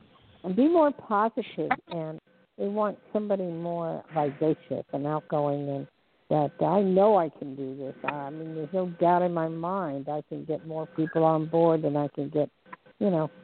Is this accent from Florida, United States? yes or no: no; New Jersey, United States; I'm from New Jersey, New Jersey, New York, and a lot of it is who you know